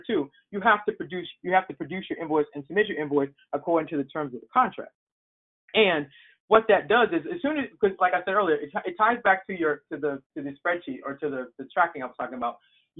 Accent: Boston, Massachusetts, United States; now in Maryland, United States; I'm originally from Boston, so I actually live in Maryland now. So outside of Boston, where I'm from

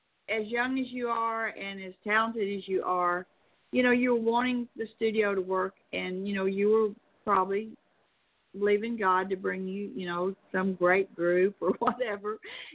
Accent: Arkansas, United States; born there; some people say I'm from Arkansas, and some say I'm from Tennessee, and some say I'm from Mississippi. And they are all right, because I was in Arkansas, born in Arkansas

